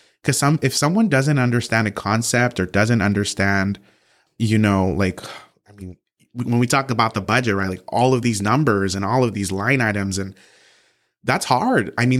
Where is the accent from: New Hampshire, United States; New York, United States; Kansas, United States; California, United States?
California, United States; Santa Ana; I'm from Santa Ana, I'm from SAUSD, I'm a proud product of this school district.